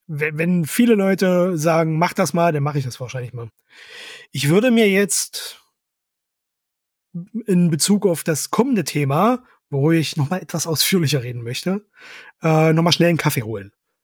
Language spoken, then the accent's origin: German; East Germany, Germany; den ich wahnsinnig schwer auszusprechen vermag als Ostdeutscher.